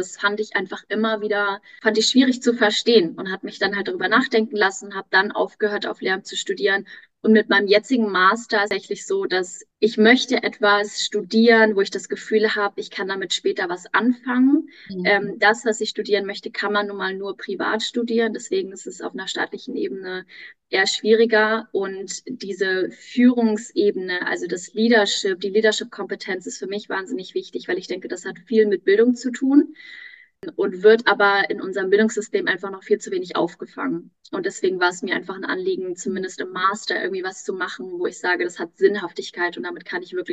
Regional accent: Hamburg, Germany; ich bin 28 Jahre alt. Ich komme aus Hamburg.

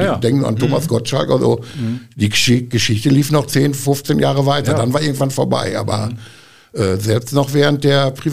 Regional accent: North Rhine-Westphalia, Germany; ich bin hier aufgewachsen, in der Waldsiedlung groß geworden, jetzt schon seit Anfang der 90er lebe ich in Lenkerbeck oder Hülz-Lenkerbeck hier an der Viktoriastraße, da wohne ich.

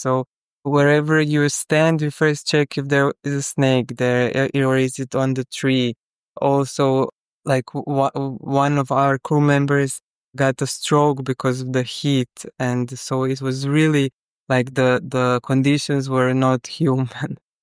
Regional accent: Croatia; she's from Chile, I'm from Croatia.

